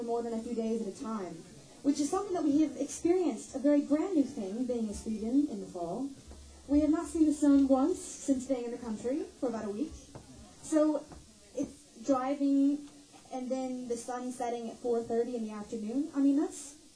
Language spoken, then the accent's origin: English; Georgia, United States; Megan and I, we come from Georgia in the States. We're Georgia Peaches, what they call us.